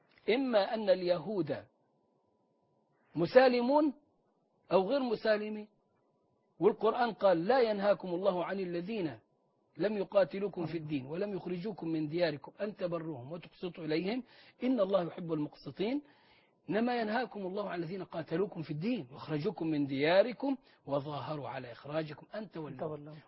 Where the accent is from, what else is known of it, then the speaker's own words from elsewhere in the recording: Egypt; وعندنا في مصر.